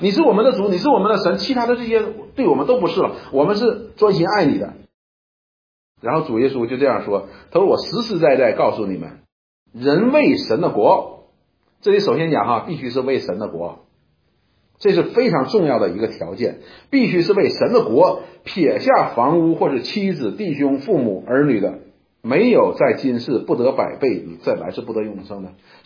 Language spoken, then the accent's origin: Chinese; China; 因为我们中国人讲的是什么？